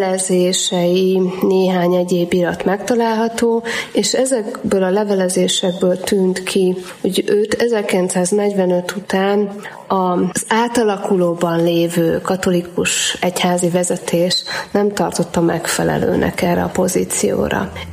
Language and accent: Hungarian; Somogy, Hungary; somogyiaknak minden, ami kicsit magasabb, az hegy, én is somogyi vagyok, és ezt mi így mondjuk